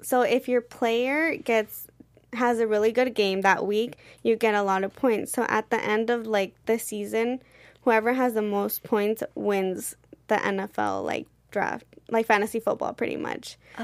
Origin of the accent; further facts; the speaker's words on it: San Diego, California, United States; But I was originally a San Diego Chargers fan because I am born and raised in San Diego.